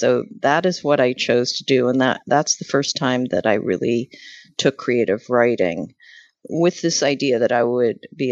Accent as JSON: {"language": "English", "town": "Philadelphia", "region": "Pennsylvania", "country": "United States", "tie": "born or raised there", "said": "I grew up in Philadelphia, in an area called Center City, so it was right downtown."}